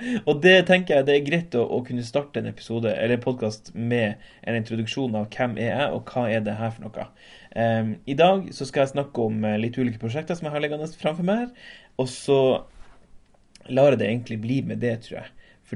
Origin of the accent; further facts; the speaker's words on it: Tromsø, Troms, Norway; Jeg kommer fra Tromsø, og alt det vet du.